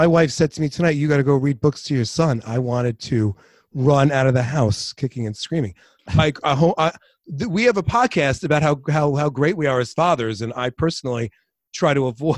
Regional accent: New York, United States; I grew up in Eastern Long Island, which is like a little island off of New York, although it's not very little.

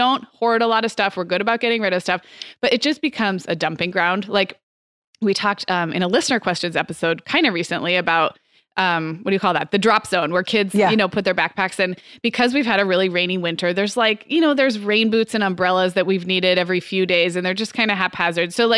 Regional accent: California, United States; now in Arizona, United States; I mean, growing up in California, living in Arizona, I've never lived somewhere really where I had that like metaphorical, like let's air out the mattresses

